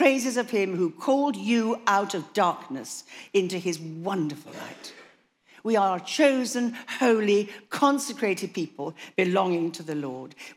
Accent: Scotland, United Kingdom; Well, I'm a Scot, as you know, and I was brought up on Scottish metrical psalms

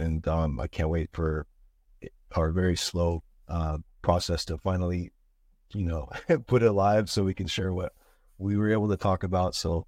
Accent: California, United States; I mean, I'm born and raised in California, but yeah, I'm also a Hungarian citizen and my last name is Hungarian.

